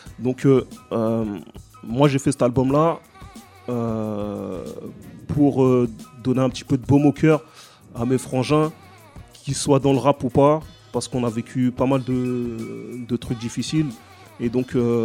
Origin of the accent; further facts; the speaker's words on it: Togo; Moi, je suis originaire du Togo, ça se trouve dans le golfe de Guinée, entre le Bénin et la Côte d'Ivoire.